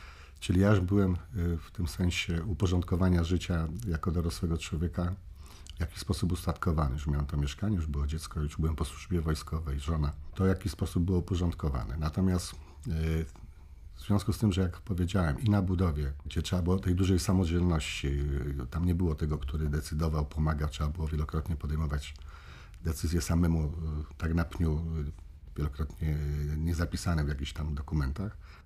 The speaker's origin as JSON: {"language": "Polish", "town": "Łódź", "region": "Łódź Voivodeship", "country": "Poland", "tie": "born or raised there", "said": "Ja się urodziłem, wychowałem na Dąbrowie, czyli na obrzeżach, znaczy praktycznie można powiedzieć na granicy Łodzi, bo ówczesna Tatrzańska, czy dzisiejsza Tatrzańska, to już było koniec Łodzi, to już były granice Łodzi. No ja mieszkałem przystanek bliżej, czyli przy Podgórnej, czy przy Rydza"}